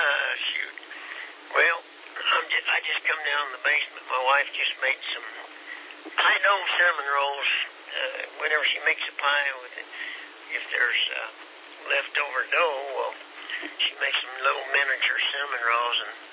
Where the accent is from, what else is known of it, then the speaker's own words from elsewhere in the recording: Kansas, United States; Kansas. Now, I'm not from Dodge City, but yes, you're right on track, QSL.